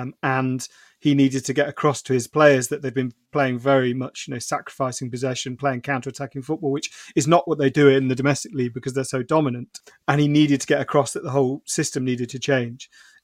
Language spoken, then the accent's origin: English; Nottingham, East Midlands, United Kingdom; I grew up in Nottingham